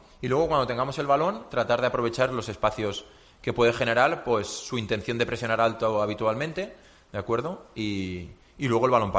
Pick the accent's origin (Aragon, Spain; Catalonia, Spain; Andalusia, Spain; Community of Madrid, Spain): Catalonia, Spain; born there; soy socio del Barça, nací ahí al lado y no lo voy a negar, pero yo ahora mismo soy del Granada a muerte